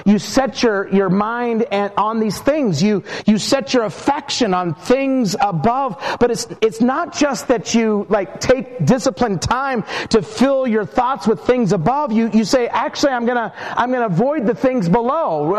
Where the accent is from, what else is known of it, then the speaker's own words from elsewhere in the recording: Twin Falls, Idaho, United States; I grew up in Twin Falls, Idaho, and I went to college in the Northwoods of Wisconsin, and God began to so change me.